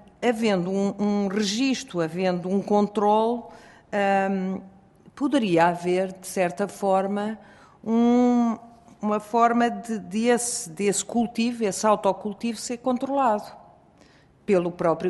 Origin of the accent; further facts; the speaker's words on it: Portugal; nós, enquanto portugueses